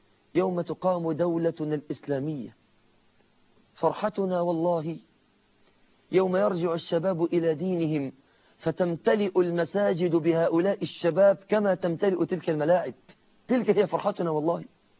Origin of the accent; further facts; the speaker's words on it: Egypt; أنا مصري وأحب أهل مصر، ولكني قبل أن أكون مصريا أنا مسلم